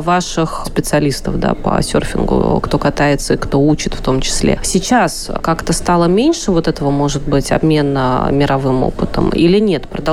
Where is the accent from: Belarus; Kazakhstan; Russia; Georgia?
Russia; Volga region; born there; Я, допустим, родилась на Волге